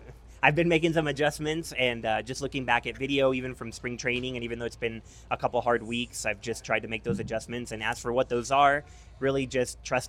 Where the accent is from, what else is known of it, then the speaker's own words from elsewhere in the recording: Barranquilla, Atlántico, Colombia; really it's just amazing to recognize that … is an icon from my hometown and to think that my city produced somebody like that.